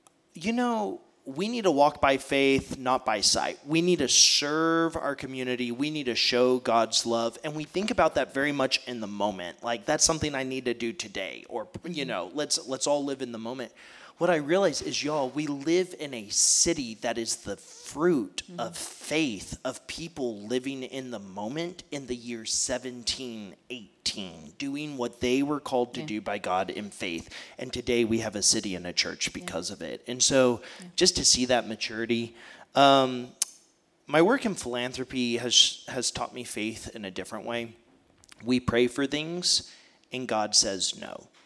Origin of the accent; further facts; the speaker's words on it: Bulverde, Texas, United States; I grew up in Bulverde, like, which some people called Bull Dirty when I was growing up and hurt my feelings. It was nothing glamorous. There's no country club there.